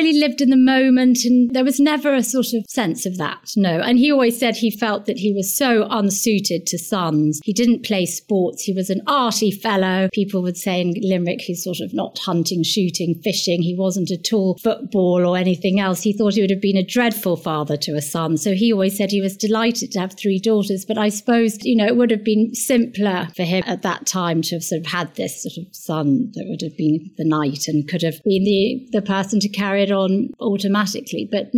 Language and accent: English; London, United Kingdom; born there; I was born in London and we came back to live there when I was four.